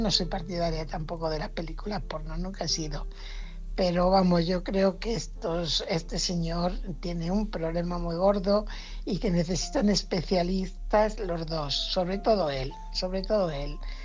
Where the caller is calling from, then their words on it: Fuenlabrada, Community of Madrid, Spain; corresponsal de Fuenlabrada. Bueno, a ver cuándo vienes a Fuenlabrada, que tengo ganas de conocerte.